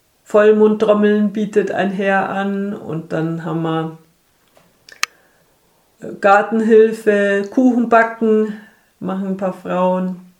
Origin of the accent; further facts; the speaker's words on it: Munich, Bavaria, Germany; bin ursprünglich aus München und war da beim Tauschring München mit dabei.